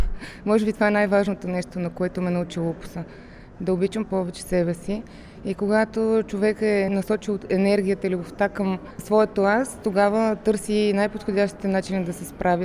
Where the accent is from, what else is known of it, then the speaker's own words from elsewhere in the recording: Sofia, Sofia City, Bulgaria; born there; В град София. През далечната 1987 година, след два дни ще стана на 37